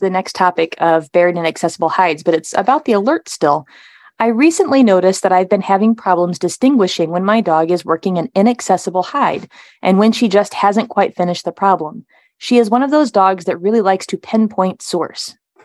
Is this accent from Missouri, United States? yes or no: yes; Missouri, United States; And see, I have to come from a different angle. I'm from Missouri.